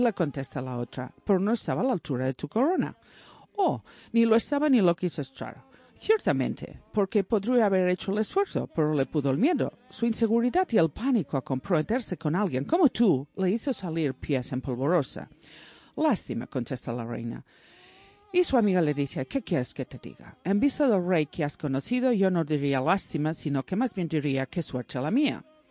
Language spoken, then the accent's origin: Spanish; California, United States; Yo soy de California.